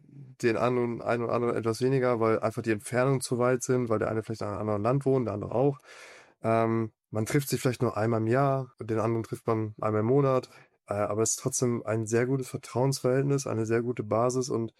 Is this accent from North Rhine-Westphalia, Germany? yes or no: yes; North Rhine-Westphalia, Germany; Also ich komme aus dem Raum Wuppertal, Nordrhein-Westfalen.